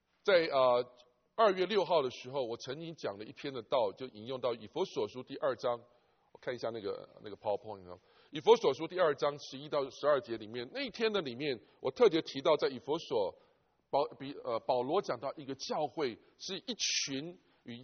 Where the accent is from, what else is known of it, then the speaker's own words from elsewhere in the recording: China; 当然我们有口音，我们中国人再怎么样都有口音，